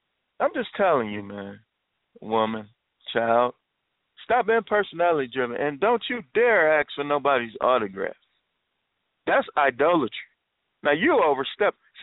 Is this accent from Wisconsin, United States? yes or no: yes; Milwaukee, Wisconsin, United States; I grew up in Milwaukee, Wisconsin. I grew up on the Northwest Side. I keep my roots kind of close to the chest.